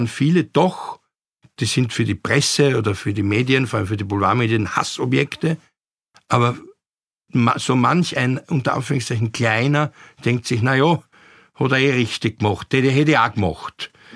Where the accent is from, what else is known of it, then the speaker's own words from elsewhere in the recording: Austria; Was bei uns in Österreich vielleicht besonders ausgeprägt ist die Fähigkeit, mit anderen zu sprechen, ohne sie zu integrieren, ohne sie zu zwingen, so zu sein wie wir.